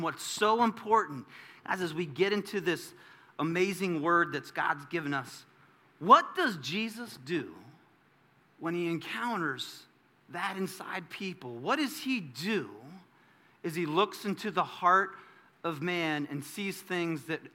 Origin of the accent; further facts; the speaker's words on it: New Jersey, United States; My basement, people, I grew up in New Jersey in our basement down there.